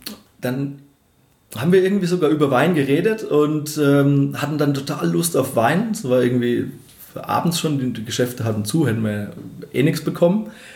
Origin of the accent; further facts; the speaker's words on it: Obereschenbach, Bavaria, Germany; Also ich komme aus Obereschenbach, das ist bei Hammelburg. Hammelburg ist die älteste Weinstadt Frankens. Und mein Elternhaus ist auch direkt unterhalb vom Weinberg. Ja, wir sind keine Winzerfamilie